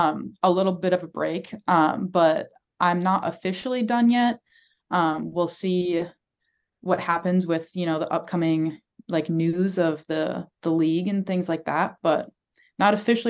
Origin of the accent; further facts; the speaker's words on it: Menominee, Wisconsin, United States; Yeah. So I grew up in Menominee, Wisconsin.